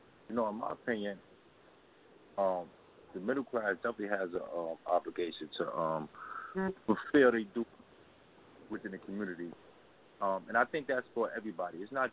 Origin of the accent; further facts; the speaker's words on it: New York City, New York, United States; growing up in Harlem, you know, I've been here, you know, over 30 years.